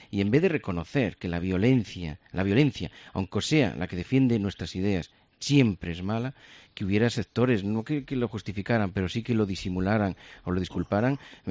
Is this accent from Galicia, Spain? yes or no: yes; Galicia, Spain; yo soy gallego, soy dorense